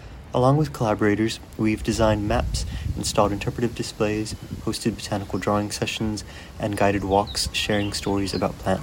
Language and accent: English; Texas, United States; now in Dundee, United Kingdom; My pronouns are he and them. I'm a designer from Texas, currently based in Dundee, UK.